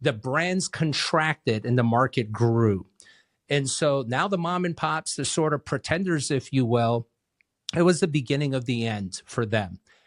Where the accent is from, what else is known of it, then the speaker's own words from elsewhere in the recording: Hawaii, United States; And my wife and I grew up in Hawaii.